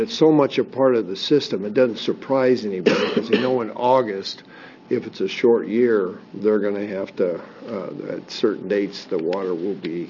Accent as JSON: {"language": "English", "region": "Oregon", "country": "United States", "said": "I'm from Eastern Oregon in Umatilla County, and our irrigated land is worth $2,000, $3,000, $5,000 an acre."}